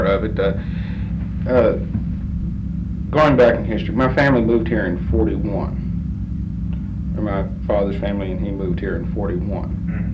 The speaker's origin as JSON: {"language": "English", "town": "Pittsburgh", "region": "Texas", "country": "United States", "tie": "born there", "said": "I was born in Pittsburgh, Texas."}